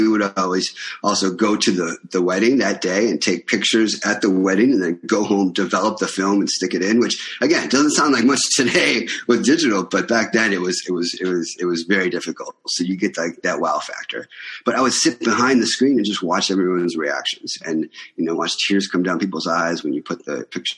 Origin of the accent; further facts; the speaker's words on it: Cleveland, Ohio, United States; I came from Cleveland and I went to the New York Film Academy here on the Universal lot.